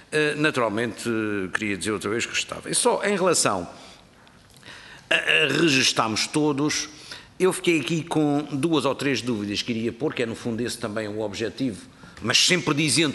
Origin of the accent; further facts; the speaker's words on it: Madeira, Portugal; Eu estou à vontade para falar como madeirense, porque na Madeira já não há paraísos fiscais.